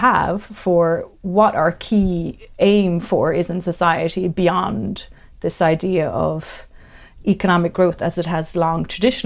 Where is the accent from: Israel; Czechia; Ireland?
Ireland; I'm from Ireland